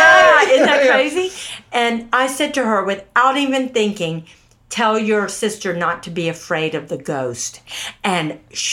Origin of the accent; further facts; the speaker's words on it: Durham, North Carolina, United States; I said, "Oh, I grew up in Durham. Where in Durham does she live?"